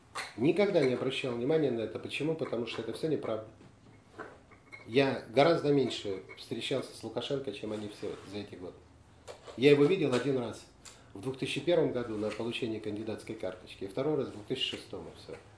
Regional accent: Belarus; конечно, я же белорус

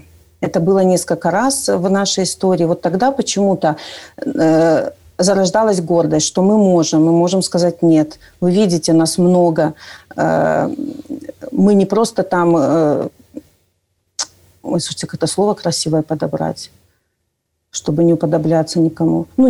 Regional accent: Belarus; вот спрашивают, ну, вы откуда? И ты понимаешь, что когда ты говоришь «из Беларуси»

